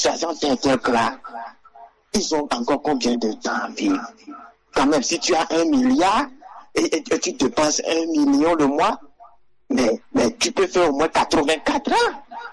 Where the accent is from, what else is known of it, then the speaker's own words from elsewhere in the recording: Togo; Nous sommes tous des Togolais.